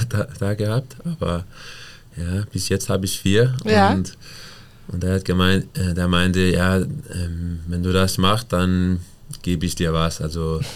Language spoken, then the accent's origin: German; Denmark; German is a second language; das ist nicht normal für mich als Däne